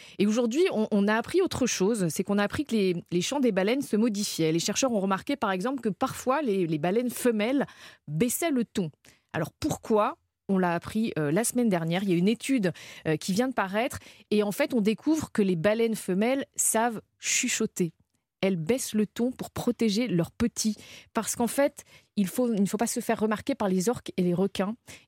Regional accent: Brittany, France; le Finistère, là où j'ai grandi

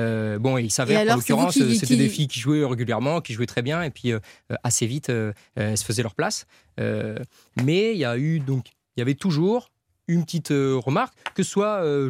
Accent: Paris, Île-de-France, France; parce que je suis parisien

